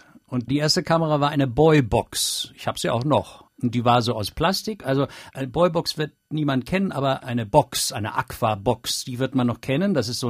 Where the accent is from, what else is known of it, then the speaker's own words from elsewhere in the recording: Hanover, Lower Saxony, Germany; aber ich kann mich sehr wohl erinnern, als ich dann als kleiner Junge in Hannover aufgewachsen bin